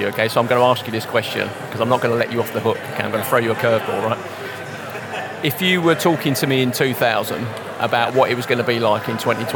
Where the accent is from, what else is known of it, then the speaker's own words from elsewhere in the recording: London, United Kingdom; And I was like, well, hang on, I'm from London.